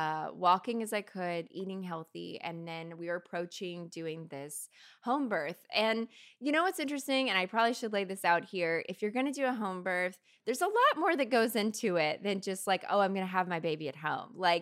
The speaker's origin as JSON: {"language": "English", "region": "Kentucky", "country": "United States", "said": "yeah, I'm from Kentucky originally, and I don't have any friends who have given birth here"}